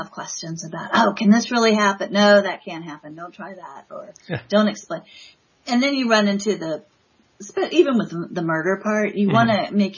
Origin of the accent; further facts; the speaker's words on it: Virginia Beach, Virginia, United States; now in Richmond, United States; We've lived here for 26 years. I grew up in Virginia Beach, and then we moved here.